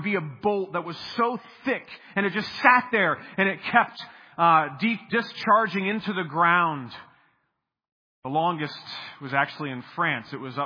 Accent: Florida, United States; Now, I am from Florida, which has the most lightning strikes of any state in the country, 20% more than second place Louisiana.

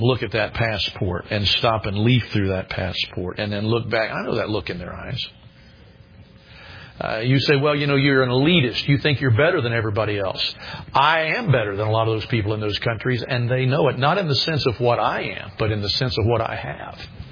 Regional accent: United States; You know, on its worst day, I'm glad I'm an American.

